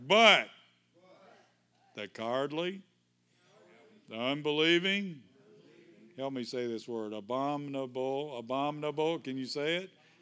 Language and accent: English; Kentucky, United States; Wash, I'm sorry, I'm from Kentucky.